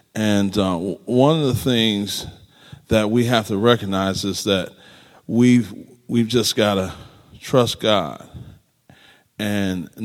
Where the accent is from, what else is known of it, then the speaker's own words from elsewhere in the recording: Detroit, Michigan, United States; now in Omaha, United States; because I've been pastoring for 13 years, and I'm from Detroit, and we planted the church there in Omaha